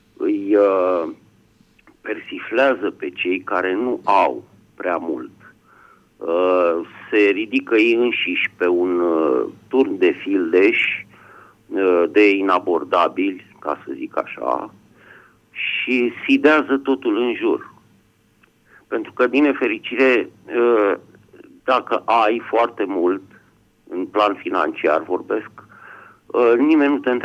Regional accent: Bucharest, Romania; din București și vreau să-mi spun opinia despre subiectul pe care dumneavoastră îl dezbateți astăzi

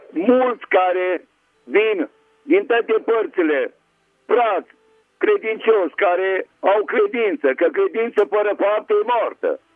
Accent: Târgu Mureș, Mureș County, Romania; Sunt de la Târgu Mureș și

